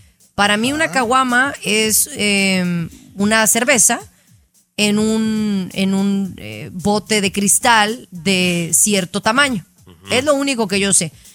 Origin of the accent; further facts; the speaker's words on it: Guadalajara, Jalisco, Mexico; Fíjense que es muy chistoso porque yo soy de Guadalajara, Jalisco, donde se da el tequila, cerquita de Tequila